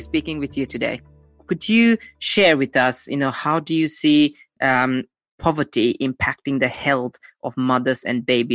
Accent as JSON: {"language": "English", "country": "India", "lives_now": "United Kingdom", "said": "I'm originally from India, but now I live in the UK."}